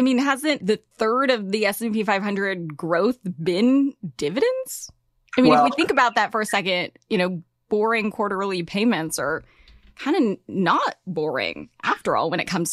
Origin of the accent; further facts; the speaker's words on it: Los Angeles, California, United States; No, I'm from LA.